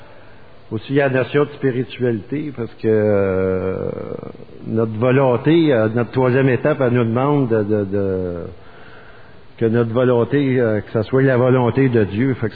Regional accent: Montreal, Quebec, Canada; moi je suis de Montréal, Québec, là, à Ville-Saint-Laurent

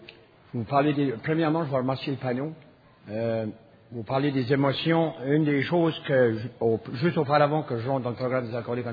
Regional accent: New Brunswick, Canada; Je viens de l'Acadie, moi pareil, je viens du pays de la Sagouine.

